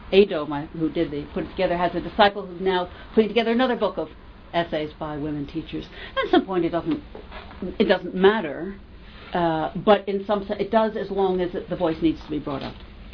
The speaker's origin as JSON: {"language": "English", "region": "New York", "country": "United States", "said": "And I'm from New York. I talk too fast. Still, after all these years."}